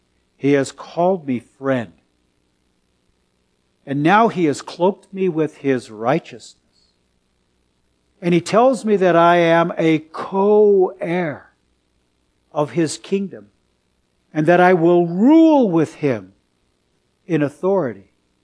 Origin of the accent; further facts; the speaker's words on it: San Francisco, California, United States; I'm from San Francisco, so I can say this.